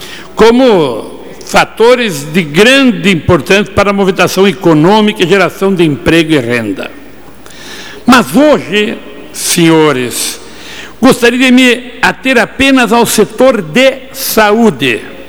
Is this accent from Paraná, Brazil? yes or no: no; Balneário Camboriú, Santa Catarina, Brazil; Balneário Camboriú, minha cidade, minha terra, que eu tanto amo.